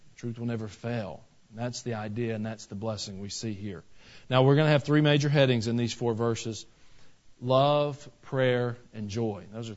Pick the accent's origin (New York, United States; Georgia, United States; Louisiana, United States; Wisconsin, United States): Georgia, United States; I'm from Georgia. I'm a Georgia Bulldog football fan, and we have a coach down there, and he is well-beloved.